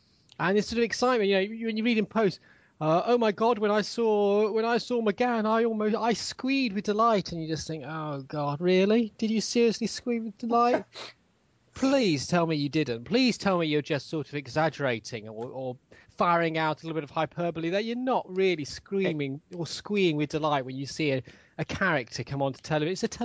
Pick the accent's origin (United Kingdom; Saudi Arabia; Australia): United Kingdom; because I'm British.